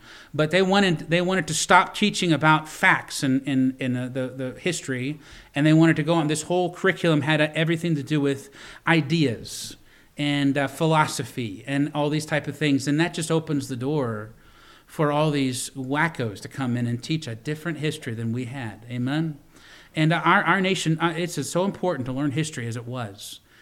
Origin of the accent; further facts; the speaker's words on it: Virginia, United States; I grew up in Virginia, and so many times I'd go to the Smithsonian Museum and just look at the artifacts there